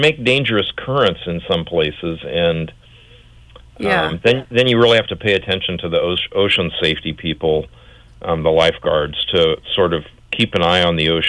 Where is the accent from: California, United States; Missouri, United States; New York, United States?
Missouri, United States; Kansas City; I grew up in Kansas City. I had no idea what a tsunami was.